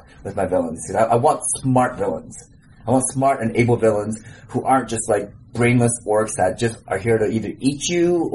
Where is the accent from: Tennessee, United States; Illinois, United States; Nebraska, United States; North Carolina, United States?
Illinois, United States; Chicago; I am from Chicago.